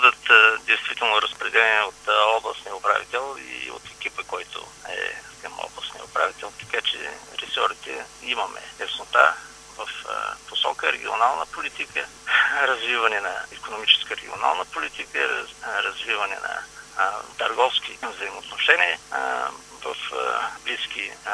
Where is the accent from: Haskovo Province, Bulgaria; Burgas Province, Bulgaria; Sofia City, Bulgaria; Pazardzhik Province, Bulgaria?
Haskovo Province, Bulgaria; Haskovo; Значи аз съм си от Хасково, работя дълги години в Хасково, семеен съм, да.